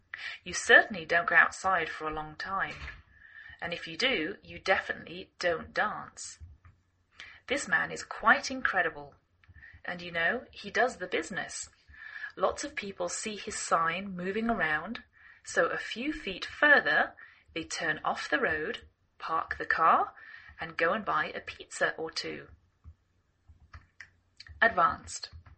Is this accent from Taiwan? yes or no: no; England, United Kingdom; now in United States